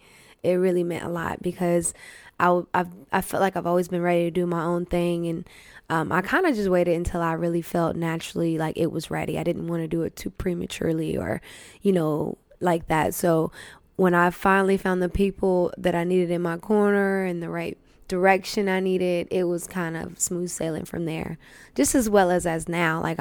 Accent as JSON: {"language": "English", "town": "Springfield", "region": "Missouri", "country": "United States", "tie": "born there", "said": "Yes. I was born in Missouri."}